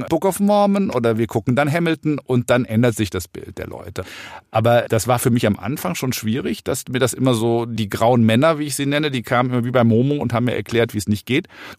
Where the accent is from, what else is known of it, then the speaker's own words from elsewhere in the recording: Rhineland, Germany; ich komme ja aus dem Rheinland